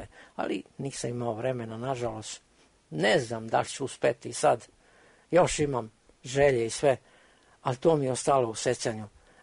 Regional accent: Vlaška, Belgrade, Serbia; Sad se nalazim u penziji i vratio sam se u moj rodni kraj, selo Vlaška kod Mladenovca

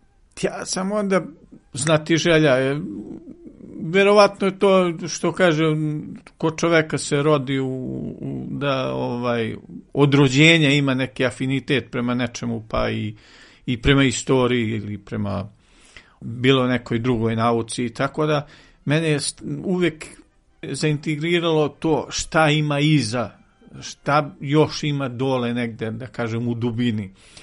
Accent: Rača, Šumadija, Serbia; iz Rače Kragujevačke, rođen sam u Rači, odatle su mi svi, da kažem, i otac i majka i svi daljni preci.

